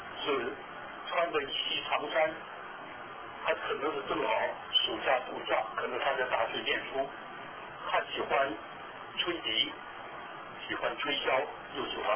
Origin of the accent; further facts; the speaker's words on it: Zhongshan, Guangdong, China; 现在我在中山长大